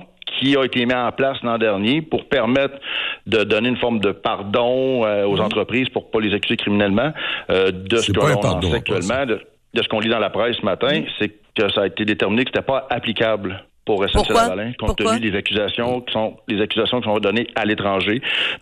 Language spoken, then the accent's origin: French; Quebec, Canada; En tant que citoyen, en tant que Québécois, là, je suis pleinement d'accord sur cet aspect-là.